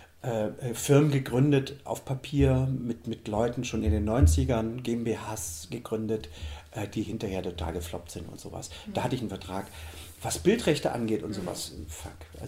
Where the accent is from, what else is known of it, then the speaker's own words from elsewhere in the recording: East Germany, Germany; Ich bin ja in der DDR groß geworden. Da gab es die Polytechnische Oberschule, auf die bin ich gegangen, 10 Jahre.